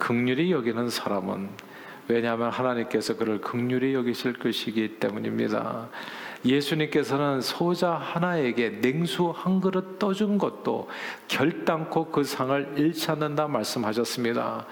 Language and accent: Korean; South Korea; 저희 아버님 사업이 부도가 나는 바람에 저희 식구는 모두 서울 근교의 방 한 칸짜리에서